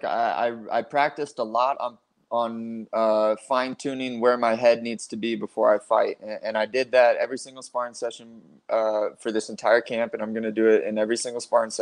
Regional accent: Colorado, United States; I'm from Colorado. I still live in Colorado.

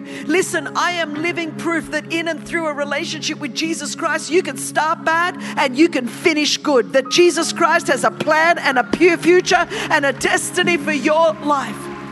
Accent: Australia; born there; If I wasn't born in Australia where there was a rule of law

